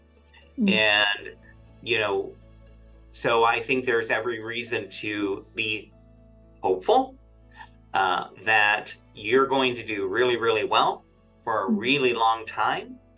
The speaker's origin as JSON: {"language": "English", "region": "Midwest", "country": "United States", "tie": "born or raised there", "said": "absolutely, I'm not a New Yorker. I grew up in the Midwest. I'm an old farm boy."}